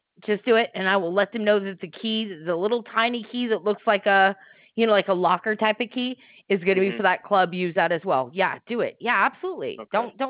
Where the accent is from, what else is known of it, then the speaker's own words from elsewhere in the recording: San Diego, California, United States; I used to be. I grew up in San Diego.